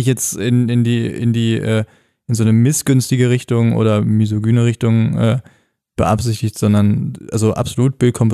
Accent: North Rhine-Westphalia, Germany; wie man uns am Niederrhein in meiner Heimat sagt

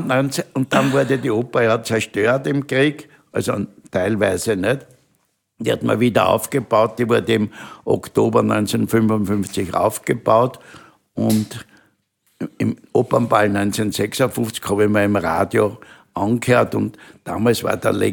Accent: Vienna, Austria; Ich bin ein Wiener und ich bin stolz drauf.

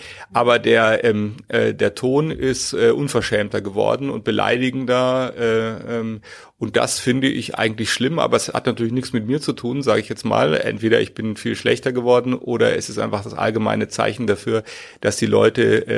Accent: Munich, Bavaria, Germany; first language English; German is a second language; meine Mutter hat mit mir Englisch geredet. Das war also meine erste Sprache. Das führte dann dazu, dass ich als dreijähriger blonder Junge in München in Lederhosen im Kinderwagen durch die Stadt geschoben wurde

